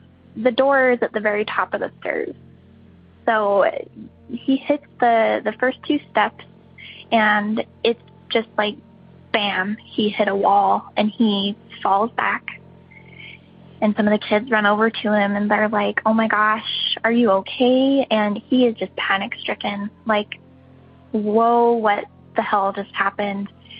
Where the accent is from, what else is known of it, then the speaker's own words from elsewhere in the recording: Wyoming, United States; I am from Wyoming, and my story comes from my mom.